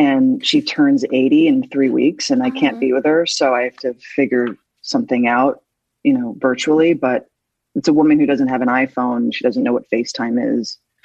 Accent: New York, United States; I was from New York as well. So everyone on the show was LA based

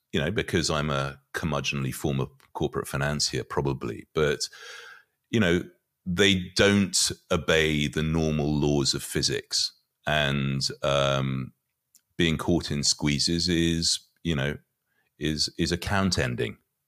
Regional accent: United Kingdom; I'm British originally

